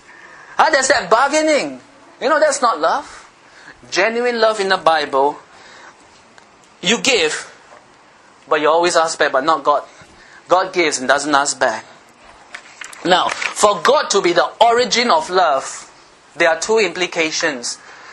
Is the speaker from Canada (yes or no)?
no; Philippines; That's why I'm a Filipino today.